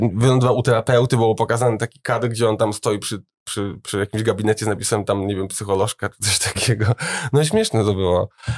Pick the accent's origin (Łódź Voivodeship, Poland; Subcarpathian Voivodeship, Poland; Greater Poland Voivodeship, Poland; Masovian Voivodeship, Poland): Łódź Voivodeship, Poland; Łódź; Ja pochodzę z Łodzi